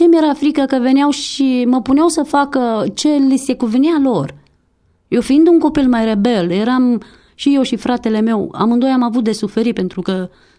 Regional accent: Gura Humorului, Suceava County, Romania; born there; Până la 6 ani am stat în Gura Humorului, județul Suceava, după care am fost plasată la o casă de copii din București.

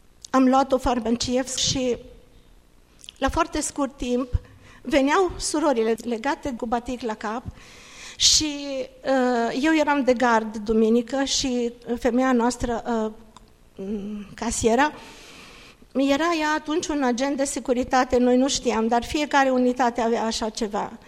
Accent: Cluj, Cluj County, Romania; Și am crescut, am locuit în Cluj

